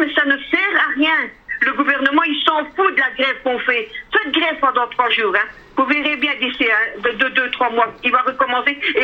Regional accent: Charleroi, Wallonia, Belgium; je suis wallonne, hein. Je suis carolo à 100%.

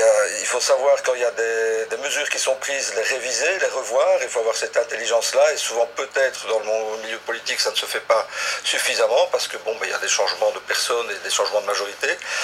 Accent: Boston, Massachusetts, United States; je viens de Boston, qui est une ville magnifique, mais qui n'est quand même pas le centre mondial de la mode comme Milan ou Paris.

